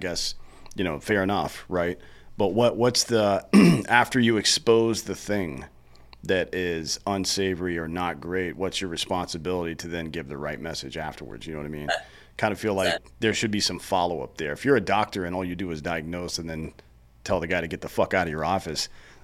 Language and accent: English; United States; It matters to me that being American is something I can be proud of.